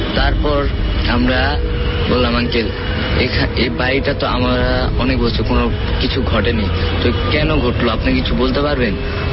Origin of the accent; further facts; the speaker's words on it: Dhaka, Dhaka Division, Bangladesh; ঢাকা বাংলাদেশ থেকে বলছি